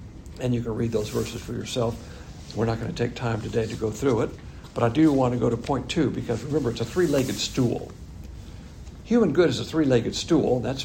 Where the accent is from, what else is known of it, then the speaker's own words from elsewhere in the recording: the South, United States; because I'm a Southerner, and that means bad things